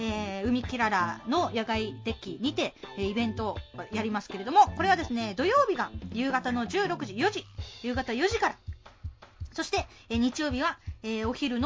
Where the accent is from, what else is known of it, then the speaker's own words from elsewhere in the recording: Sasebo, Nagasaki, Japan; 私たちのふるさと佐世保を見に京都からワンマンライブを来ていただいて